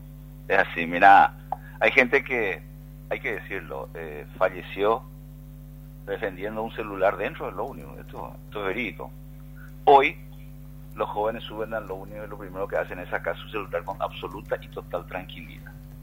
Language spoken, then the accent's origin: Spanish; Paraguay; somos nosotros los paraguayos los que usamos el servicio.